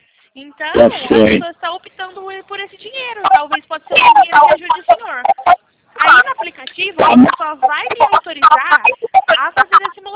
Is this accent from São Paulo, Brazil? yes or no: yes; Leme, São Paulo, Brazil; eu sou de Leme, interior de São Paulo